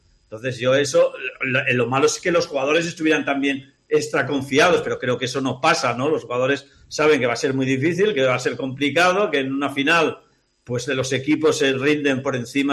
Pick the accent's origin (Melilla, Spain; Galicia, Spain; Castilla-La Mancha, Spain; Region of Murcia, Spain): Galicia, Spain; como buen gallego